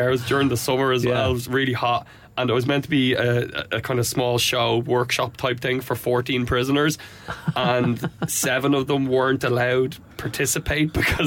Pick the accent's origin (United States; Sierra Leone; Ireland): Ireland; Leinster; Yeah, I'm actually from Wicklow. It's about an hour.